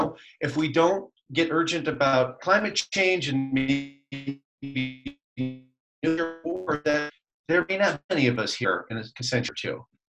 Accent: Michigan, United States; Well, I'm from Michigan, remember?

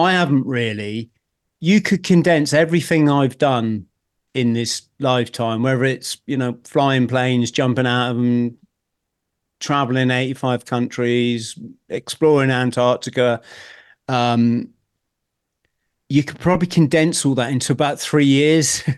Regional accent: England, United Kingdom; Yeah, I'm from England.

